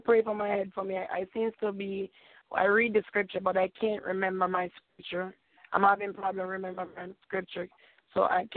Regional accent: Jamaica; now in New York, United States; From Jamaica.

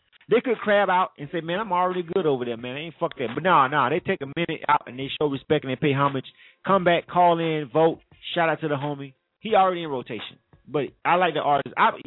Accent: Panama City, Florida, United States; now in Atlanta, United States; I'm from Panama City.

